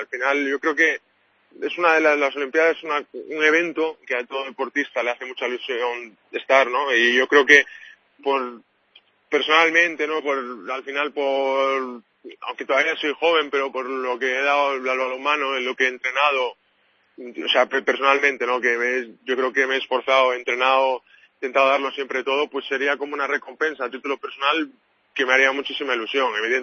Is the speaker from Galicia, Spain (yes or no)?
yes; Cangas, Galicia, Spain; poder representar a Galicia como un deportista olímpico, a mi pueblo también, a Cangas